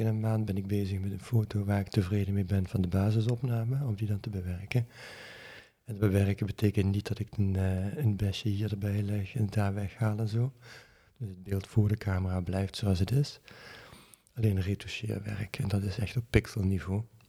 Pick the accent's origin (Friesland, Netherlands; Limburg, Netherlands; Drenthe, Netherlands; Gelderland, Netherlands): Limburg, Netherlands; now in Deventer, Netherlands; Ik kom oorspronkelijk uit Limburg, dat is niet te verbergen, ook niet in een podcast. Ik woon nu sinds 13 jaar heerlijk in Deventer.